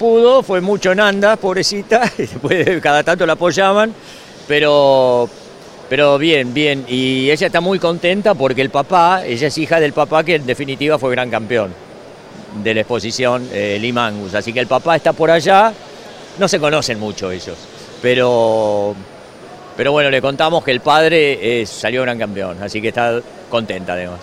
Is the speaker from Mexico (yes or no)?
no; Olavarría, Buenos Aires Province, Argentina; Nosotros venimos de Olavarría.